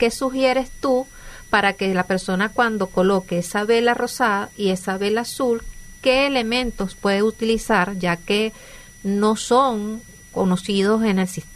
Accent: Venezuela; mi acento no es de acá, soy venezolana.

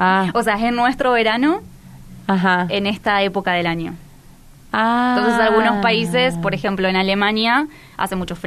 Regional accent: Santa Fe, Argentina; Nosotras somos del norte de Santa Fe.

